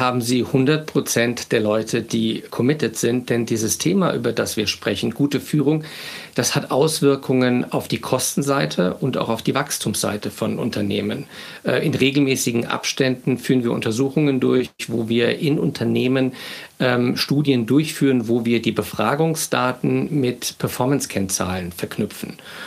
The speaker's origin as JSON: {"language": "German", "town": "Wiesbaden", "region": "Hesse", "country": "Germany", "tie": "born or raised there", "said": "in einem Buchladen in meiner Heimatstadt Wiesbaden"}